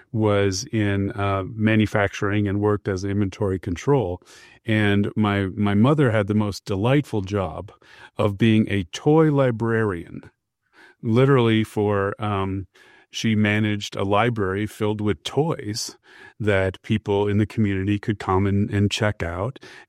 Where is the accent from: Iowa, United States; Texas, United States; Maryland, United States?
Iowa, United States; So I am an Iowan. I grew up in central Iowa, surrounded by cornfields and lots of animals.